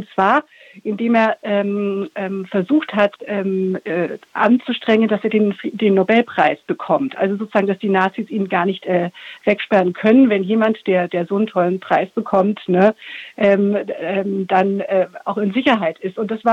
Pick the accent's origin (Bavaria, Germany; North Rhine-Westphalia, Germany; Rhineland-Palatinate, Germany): Bavaria, Germany; Augsburg; born there; meine Geburtsstadt Augsburg, die ja so komplett zerstört war